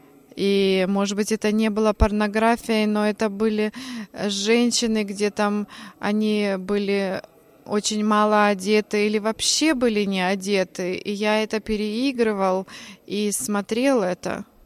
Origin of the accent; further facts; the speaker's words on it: Bucharest, Romania; born there; Russian is a second language; Я родился в Бухаресте, в христианской семье.